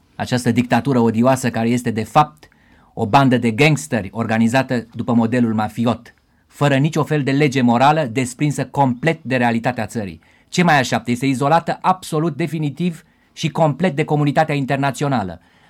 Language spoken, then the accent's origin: Romanian; Sibiu, Sibiu County, Romania; Am vorbit azi dimineață cu oameni din Sibiu și eu sunt sibian.